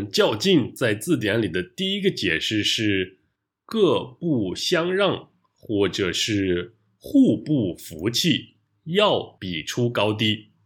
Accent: Taiyuan, Shanxi, China; 我的家乡是中国的山西省太原市，是一个北方城市，所以冬天还是挺冷的。最冷的时候可能有零下十几度吧。

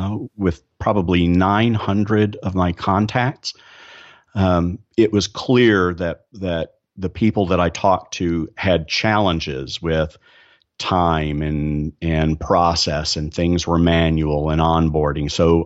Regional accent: Dallas, Texas, United States; I'm from Dallas, have married, have two boys

